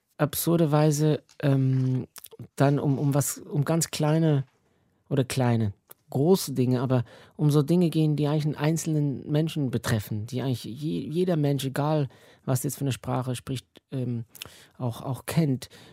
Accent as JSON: {"language": "German", "country": "Switzerland", "second_language": "German", "said": "weil ich bin Schweizer. Deutsch ist etwas, das habe ich in der Schule gelernt."}